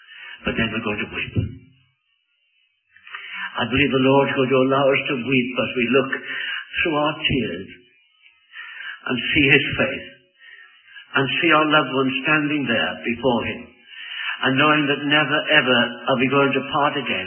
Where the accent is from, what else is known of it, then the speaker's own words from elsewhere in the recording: United Kingdom; I find it difficult to weep being British.